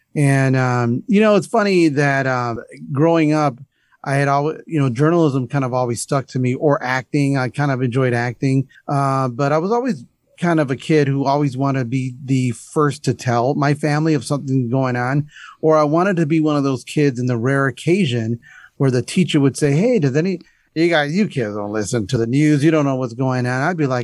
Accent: East Chicago, Indiana, United States; Well, you know, I'm a product of Northwest Indiana. I grew up in East Chicago in Indiana Harbor. My dad was a steel worker at Inland Steel, worked there for 42 years.

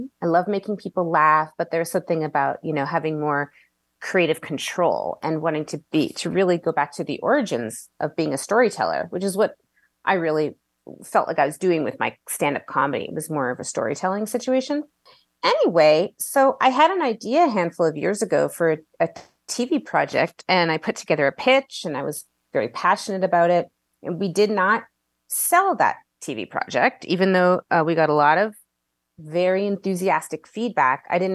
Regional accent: Brampton, Ontario, Canada; also born or lived in Ottawa; I was born in Ottawa and grew up in the suburbs of Southern Ontario, Brampton, Ontario, outside of Toronto.

